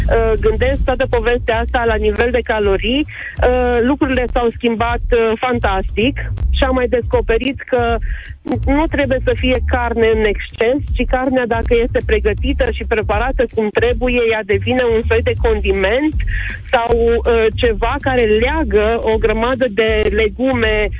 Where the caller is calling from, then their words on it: Timișoara, Timiș County, Romania; Nu vă deranjează, sunt din Timișoara